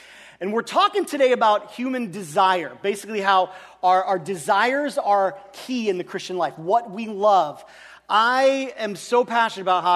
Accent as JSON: {"language": "English", "town": "Napa", "region": "California", "country": "United States", "tie": "born or raised there", "said": "I grew up in the Bay Area. I grew up in the North Bay in Napa, and then went to school at Davis."}